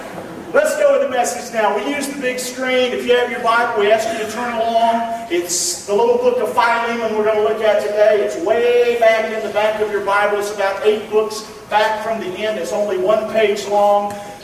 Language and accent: English; Rockingham, North Carolina, United States; I'm from Rockingham, North Carolina, home of great racing.